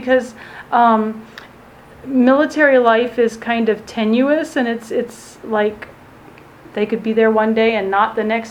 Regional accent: Germany; moved away; also born or lived in France; And then I was born in France and grew up in Germany because my parents were DOD teachers.

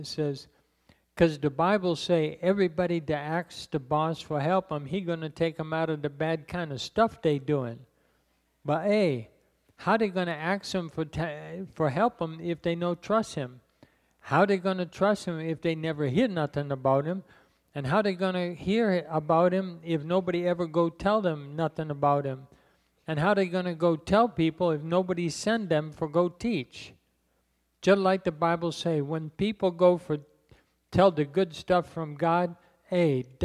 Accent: Ecuador; moved away as an adult; I grew up, was born and raised in Ecuador, South America, and I didn't really come to Gringolandia, Disney World, until I came to college.

